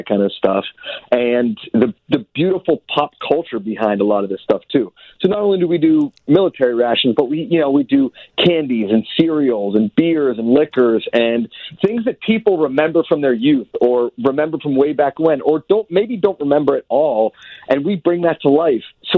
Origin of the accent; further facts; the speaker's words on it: Pittsburgh, Pennsylvania, United States; I'm a dude from Pittsburgh. I've been living in California now for about 12 years.